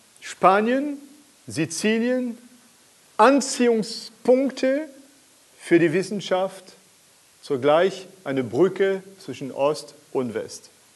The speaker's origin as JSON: {"language": "German", "country": "France", "tie": "born or raised there", "second_language": "German", "said": "ihr kennt ja das von Asterix natürlich aus meiner Heimat, Frankreich"}